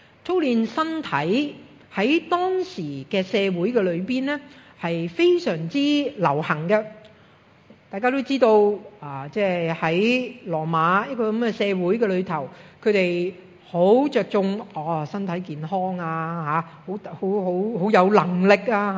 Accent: Hong Kong; 我哋香港人都好留意嚇、我哋要咧食得健康嚇

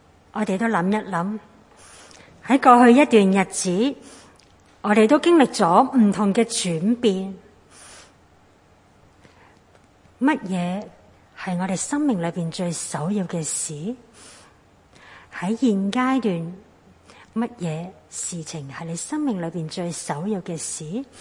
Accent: Hong Kong

